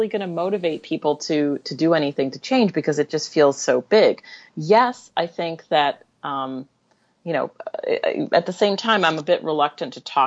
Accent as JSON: {"language": "English", "country": "Jamaica", "tie": "born there", "said": "I was born in Jamaica. And so when I look at these storms, you can see the outline of Jamaica"}